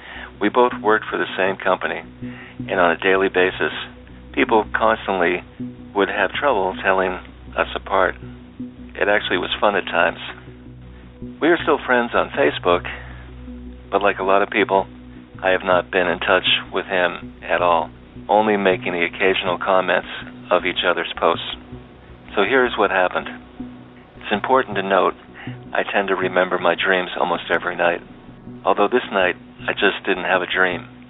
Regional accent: Boston, Massachusetts, United States; I'm from Boston.

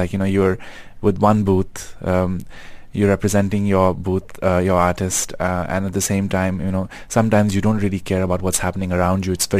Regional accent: Pakistan; I'm a Pakistani.

